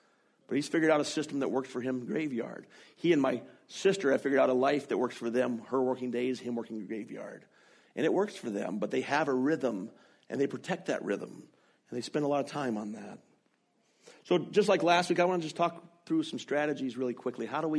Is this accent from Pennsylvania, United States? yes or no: no; Oregon, United States; now in Canada; I said, we come from Oregon. 365 days a year of rain. Seasonal depression is huge.